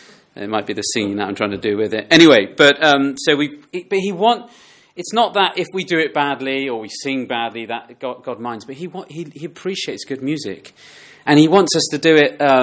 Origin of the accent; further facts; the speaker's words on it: United Kingdom; And whilst we're British and we bring that culture with us